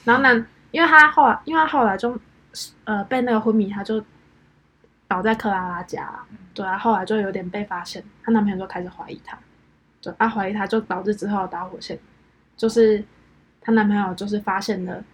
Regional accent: Changhua County, Taiwan; 第一则是彰化县啊，就我老家啦

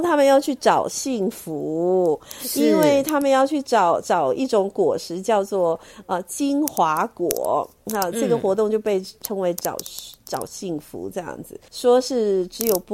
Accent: Taiwan; 我们华人，还有一个我们台湾人

